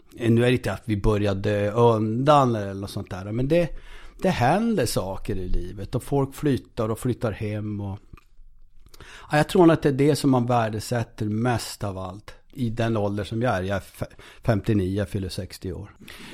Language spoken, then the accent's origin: Swedish; Norrbotten County, Sweden